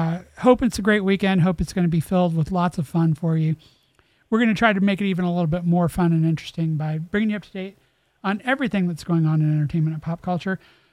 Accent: United States; I was born in the United States and I've lived my entire life in the United States.

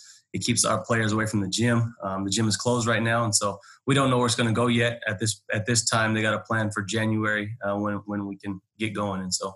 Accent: Tacoma, Washington, United States; I'm from Tacoma

